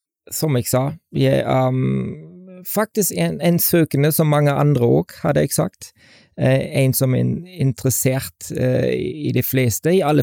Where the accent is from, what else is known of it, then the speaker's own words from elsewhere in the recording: Germany; Norwegian is a second language; now in Norway; Ja, jeg vokste opp i Storby. I forhold til Norge hadde det vært litt tøffere, hadde jeg sagt.